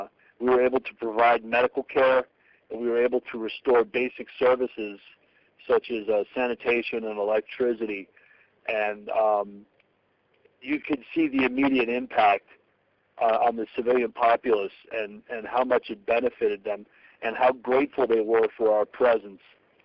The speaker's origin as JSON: {"language": "English", "region": "New York", "country": "United States", "tie": "born or raised there", "said": "No, I grew up in Rockland County, New York."}